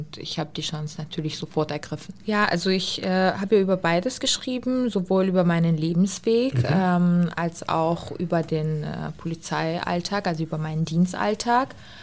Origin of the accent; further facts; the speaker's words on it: Azerbaijan; now in Germany; also zum Beispiel gehört Aserbaidschan natürlich auch dazu, aber mittlerweile fühle ich mich auch in Florida wohl.